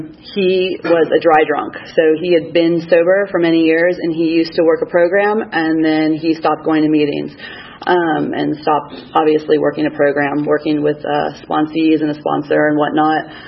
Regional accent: Miami, Florida, United States; because it was like I grew up in Miami, my friends, my father was there. I didn't want to leave

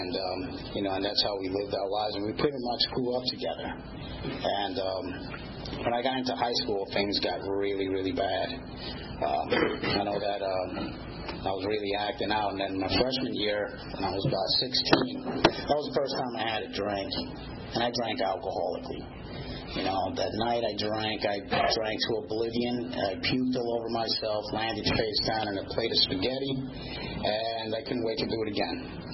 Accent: New York City, New York, United States; Basically, I was born and raised in New York City. My parents come from Columbia, South America.

